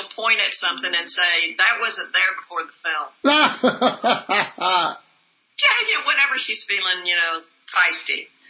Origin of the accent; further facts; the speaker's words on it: Owensboro, Kentucky, United States; when I was a child, growing up in Owensboro, Kentucky, a young child was murdered, and that didn't happen in Owensboro.